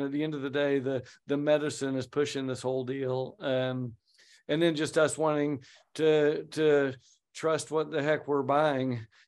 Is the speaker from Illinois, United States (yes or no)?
no; Oklahoma, United States; So on the one, so those are my two home states. And it's kind of interesting, Oregon and Oklahoma. I was born and raised in Oklahoma, red state, Oregon, a blue state